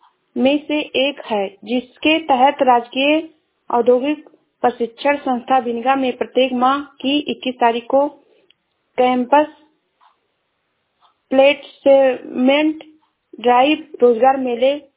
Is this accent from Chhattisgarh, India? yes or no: no; Uttar Pradesh, India; मैं जिला श्रावस्ती से हूँ।